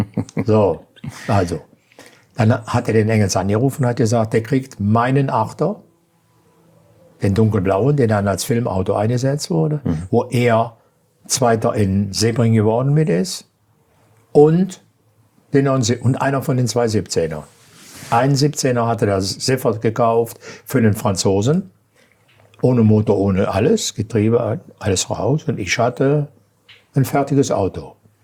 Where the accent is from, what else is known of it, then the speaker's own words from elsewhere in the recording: Aachen, North Rhine-Westphalia, Germany; ich komme aus Aachen, da wo der ist.